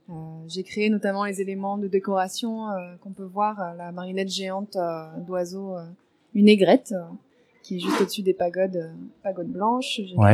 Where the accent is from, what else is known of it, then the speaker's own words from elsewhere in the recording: Centre-Val de Loire, France; puisque je viens du Vendômois